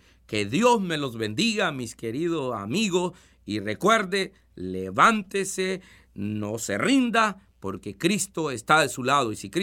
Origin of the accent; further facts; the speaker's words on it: El Salvador; En mi país hay un poema muy bonito, en El Salvador